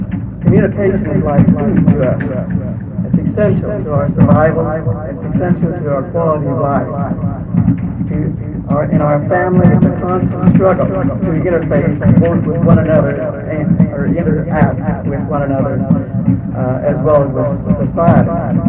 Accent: Bloomsburg, Pennsylvania, United States; I'm from Bloomsburg.

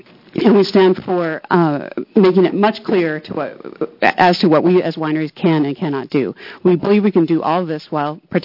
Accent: Oregon, United States; I was born and raised in Oregon.

